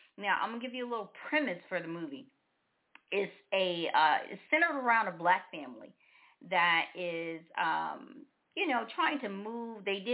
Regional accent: the South, United States; And so I am from the South, and I know there is a big difference being in the South versus being anywhere else.

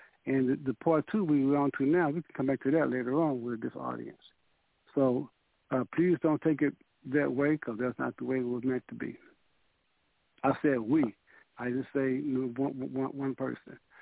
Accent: United States; I can tell you all 12 months in the Gregorian calendar because I was raised in America.

